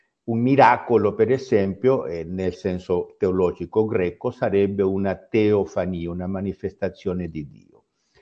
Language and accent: Italian; Lima, Peru; born there; Italian is a second language; Io sono nato in Perù, a Lima, capitale del Perù